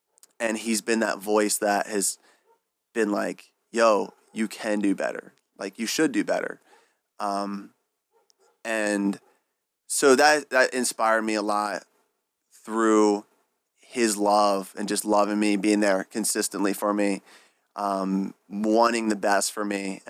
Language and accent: English; Pennsylvania, United States; also born or lived in Virginia; I grew up in Pennsylvania, went to school at Virginia Tech, and then after ended up back in Virginia. Kind of went from small town to small town, now big city